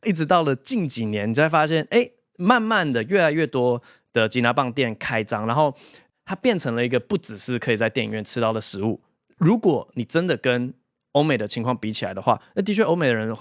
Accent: Taiwan; moved away as an adult; also born or lived in United States; 我是台湾出生，2岁的时候被爸妈带去美国，然后8岁快9岁的时候回台湾，从9岁之后一直在台湾长大，直到研究所的时候才又出国念书这样。所以我自己的族群认同，我会觉得我蛮台湾的。

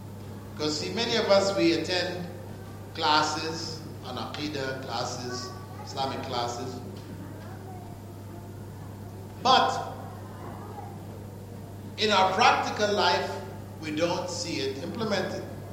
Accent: Toronto, Ontario, Canada; I grew up in Toronto. I was in Toronto.

